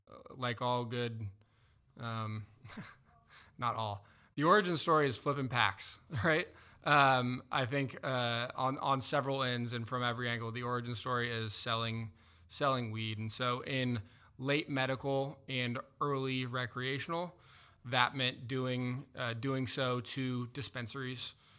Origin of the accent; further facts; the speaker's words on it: Corvallis, Oregon, United States; now in Portland, United States; I'm actually from Corvallis, about 90 miles south, and was there until pretty much all the way through college. Been in Portland for 10 plus, maybe 11, 12 years now.